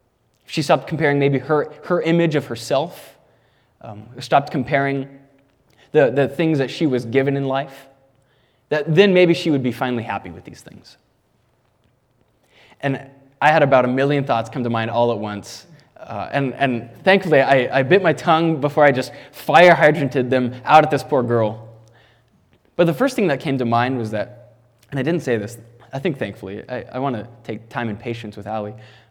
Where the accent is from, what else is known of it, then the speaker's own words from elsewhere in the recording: San Antonio, Texas, United States; now in Spokane, United States; I'm originally actually from San Antonio, Texas, but the Lord brought me up to Spokane to go to Moody Bible Institute there.